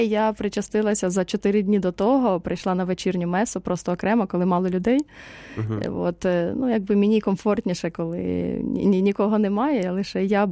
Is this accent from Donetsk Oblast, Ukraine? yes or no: no; Kryvyi Rih, Dnipropetrovsk Oblast, Ukraine; also born or lived in Kyiv; Бо я з Кривого Рогу, а потім жила в Києві.